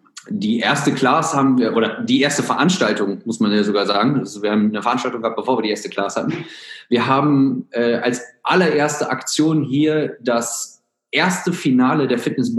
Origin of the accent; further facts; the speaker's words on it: Germany; born there; auch wenn viele denken, dass ich Amerikaner bin, ich bin gebürtiger Deutscher sogar. Bin allerdings von einem Engländer adoptiert worden